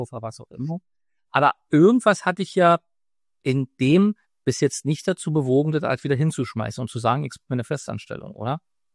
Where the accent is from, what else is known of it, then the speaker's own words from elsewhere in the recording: Berlin, Germany; wenn man Berliner ist und groß geworden ist in der Stadt, eben auch sieht, da haben sich Dinge verändert